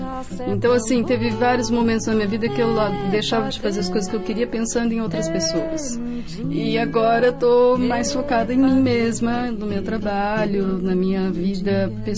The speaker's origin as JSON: {"language": "Portuguese", "town": "Campinas", "region": "São Paulo", "country": "Brazil", "tie": "born or raised there", "also_born_or_lived": "Minas Gerais", "said": "Eu sou de Campinas, né, eu nasci em Campinas, sou filha de nordestinos, neta de nordestinos que vieram de Pau de Arara, enfim. Meus pais moraram em Minas e depois vieram para Campinas."}